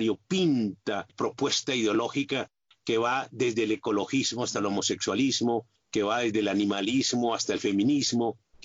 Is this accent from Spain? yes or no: no; Colombia; en mi país, en Colombia